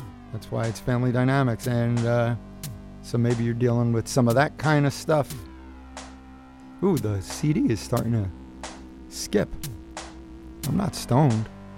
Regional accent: Newark, New Jersey, United States; In these parts of New Jersey, the night before Halloween was Mischief Night. And growing up in Newark, that was more important than Halloween to us.

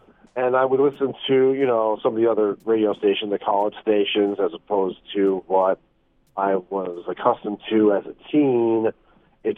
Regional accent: Staten Island, New York, United States; I'm from New York, Staten Island, New York.

